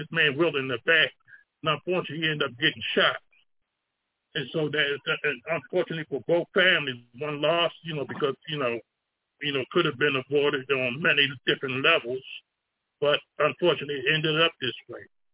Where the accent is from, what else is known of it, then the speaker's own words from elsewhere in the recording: Baltimore, Maryland, United States; This week, you know, I'm from Baltimore, Maryland. I know some of us from all different parts of the country.